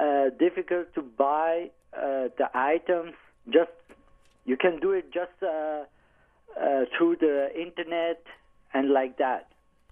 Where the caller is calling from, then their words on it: Bern, Switzerland; I'm calling from Switzerland, from Bern.